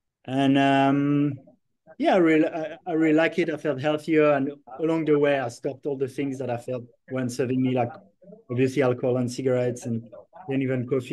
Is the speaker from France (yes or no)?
yes; France; So I'm from France originally and grew up in with a traditional, let's say, Western diet with like a lot of meat and cheese and bread